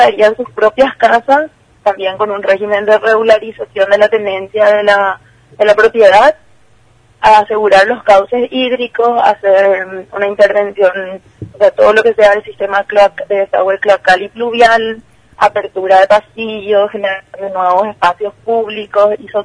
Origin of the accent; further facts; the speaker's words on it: Asunción, Paraguay; como paraguayo, como asunceno, nos damos cuenta, ¿verdad?